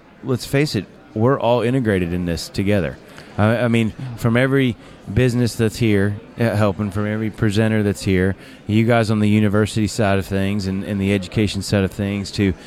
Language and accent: English; St. Louis, Missouri, United States; I'm from St. Louis. I know exactly what you're talking about. My father still lives there